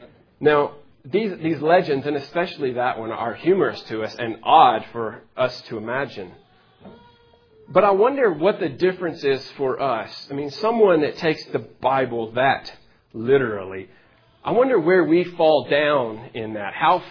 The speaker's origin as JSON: {"language": "English", "region": "Tennessee", "country": "United States", "tie": "born or raised there", "said": "I had never been outside of the Mid-South where I grew up there in West Tennessee very much."}